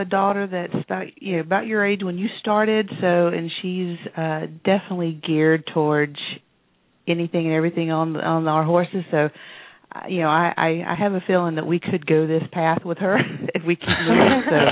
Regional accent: North Carolina, United States; North Carolina.

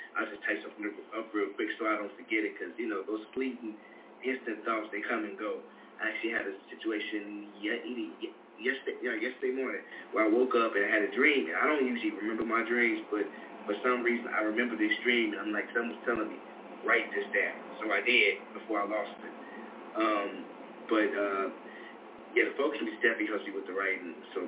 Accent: Chicago, Illinois, United States; I'm born and raised in Chicago. Specifically Southside.

